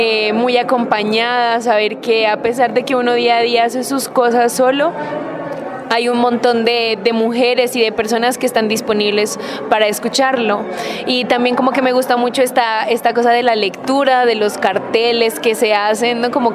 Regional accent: Ipiales, Nariño, Colombia; tengo 23 años, soy de Ipiales, Nariño y estudio filosofía en la Universidad del Cauca.

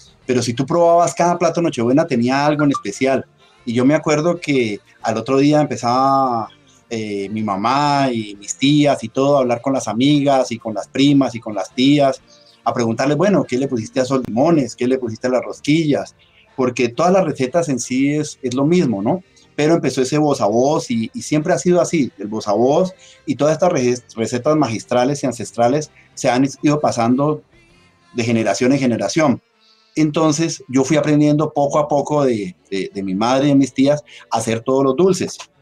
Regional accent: Popayán, Cauca, Colombia; Yo soy de aquí, oriundo de la ciudad de Popayán, nacido aquí en Popayán. Estudié en la Universidad del Cauca

